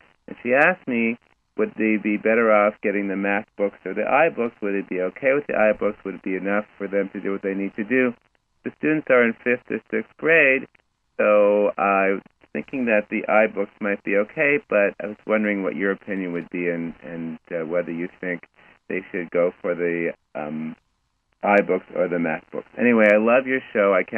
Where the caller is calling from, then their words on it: Hollywood, Florida, United States; Hi, guys. … I'm calling from Hollywood, Florida.